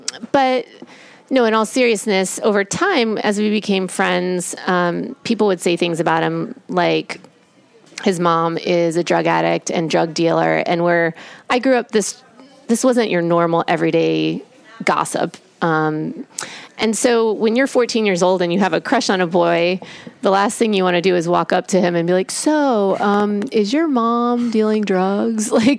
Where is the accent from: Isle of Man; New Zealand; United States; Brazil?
United States; Indianapolis, Indiana; So I grew up in Indiana, in Indianapolis